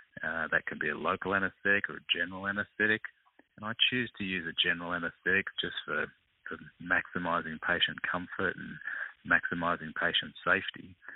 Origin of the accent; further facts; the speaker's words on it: Sydney, New South Wales, Australia; Well, Sydney's my hometown. It's a beautiful city, so that, I grew up here.